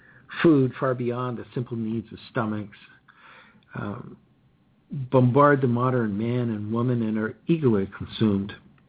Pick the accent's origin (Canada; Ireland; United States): Canada; Ontario; I was brought up here in Ontario.